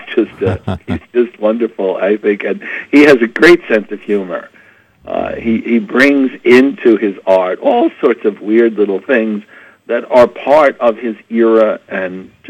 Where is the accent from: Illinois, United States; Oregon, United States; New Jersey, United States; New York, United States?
New York, United States; Bronx; I've always loved art, and even as a little kid growing up in the Bronx, I got my mother to let me get on the subway by myself when I was 7 years old